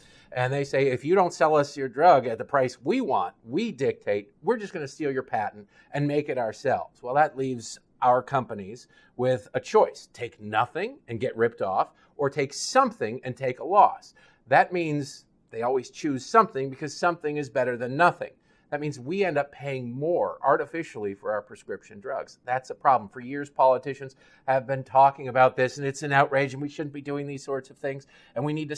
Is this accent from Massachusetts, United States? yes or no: no; Detroit, Michigan, United States; Hey, I grew up in Detroit. We don't have a pro team.